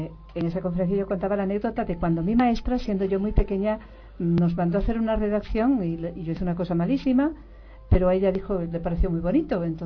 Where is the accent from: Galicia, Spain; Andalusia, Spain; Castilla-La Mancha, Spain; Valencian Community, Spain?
Galicia, Spain; first language Galician; Spanish is a second language; verdaderamente bilingüe, porque nací hablando gallego, viví hasta los 13 años hablando gallego, pero luego aprendí castellano y viví en un mundo en que se hablaba castellano.